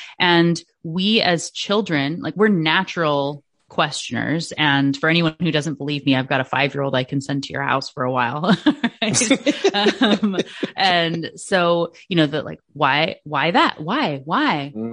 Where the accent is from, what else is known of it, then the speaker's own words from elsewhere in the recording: Washington, United States; also born or lived in Alaska; In Washington State. So I'm originally from Alaska.